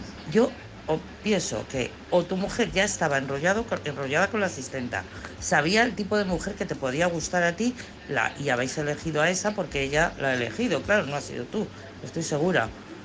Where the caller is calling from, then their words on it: Madrid, Community of Madrid, Spain; de Madrid